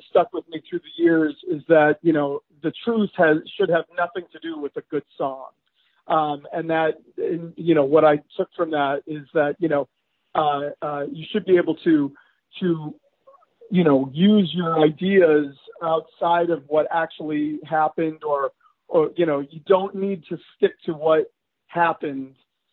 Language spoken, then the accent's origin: English; Detroit, Michigan, United States; also born or lived in New York / New Jersey; now in Los Angeles, United States; I'm from Detroit, Michigan, but I lived in New York and New Jersey from 1990, all of the 90s, and moved to LA at the end of the 90s. And I've been here ever since.